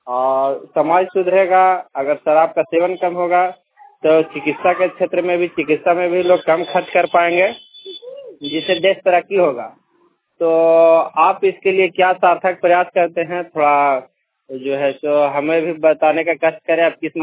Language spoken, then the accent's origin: Hindi; Sardam, Jharkhand, India; ग्राम सरदम post Pindra, जिला चतरा के निवासी हूँ।